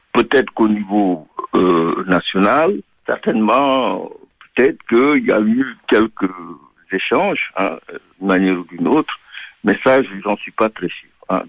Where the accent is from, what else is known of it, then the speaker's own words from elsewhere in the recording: Senegal; also born or lived in Cape Verde; je viens du Sénégal en partie parce que je suis originaire des îles du Cap-Vert. Mes parents ont immigré au Sénégal.